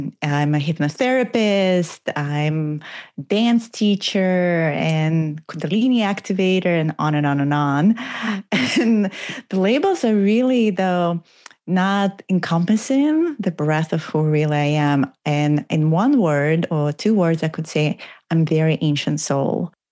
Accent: Minsk, Belarus; now in United States; And yet I grew up in Minsk, Belarus at the time.

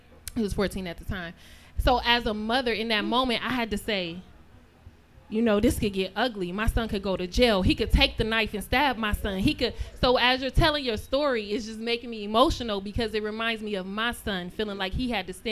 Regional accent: Buffalo, New York, United States; I'm just a girl from the hood. I was born and raised on Goodyear.

